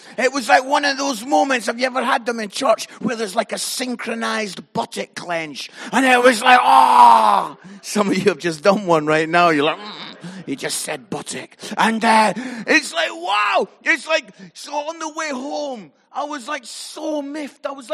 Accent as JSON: {"language": "English", "region": "Scotland", "country": "United Kingdom", "accent": "Scottish", "said": "even though I don't sound quite as Scottish as you, when I'm in England, I do sound Scottish."}